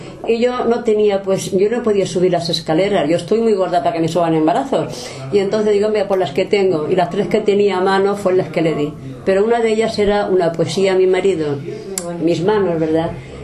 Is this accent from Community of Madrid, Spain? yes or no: no; Jumilla, Region of Murcia, Spain; moved away as an adult; Y bueno, pues yo a los 28 años salí de Jumilla, pues salí, pues, vamos a decir por amor. Salí de Jumilla porque mi esposo, pues, mi suegro vendieron las fincas.